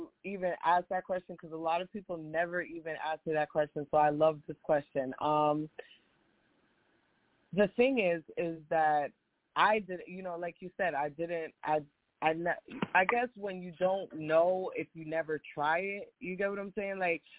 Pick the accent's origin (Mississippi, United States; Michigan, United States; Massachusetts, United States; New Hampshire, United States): New Hampshire, United States; now in Philadelphia, United States; I'm originally from New England, from New Hampshire